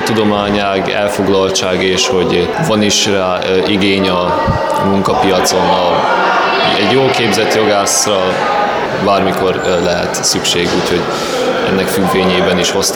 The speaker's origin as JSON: {"language": "Hungarian", "town": "Arad", "region": "Arad County", "country": "Romania", "said": "és én, mint aradi, ennél is jobban kell kötődjek október 6-ához."}